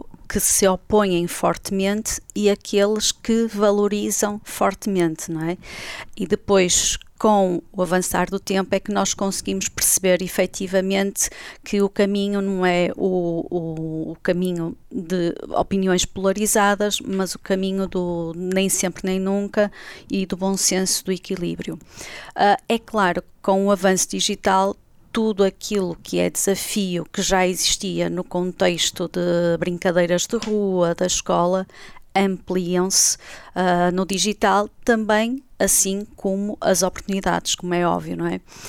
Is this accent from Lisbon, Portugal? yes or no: no; Guimarães, Braga, Portugal; born there; now in Braga, Portugal; eu sou nascida em Guimarães, mas a segunda costela já é de Braga, porque já estou aqui a viver desde a minha licenciatura, desde os meus 18 anos, e por aqui fui ficando.